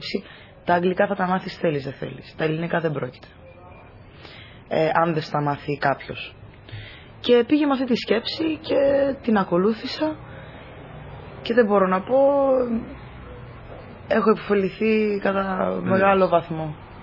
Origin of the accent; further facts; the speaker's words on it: Australia; Αν και γεννήθηκα και μεγάλωσα εδώ πέρα